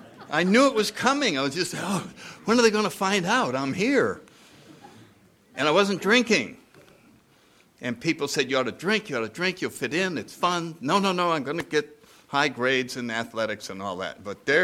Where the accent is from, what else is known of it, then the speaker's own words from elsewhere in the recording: Connecticut, United States; I grew up in Connecticut in the 30s.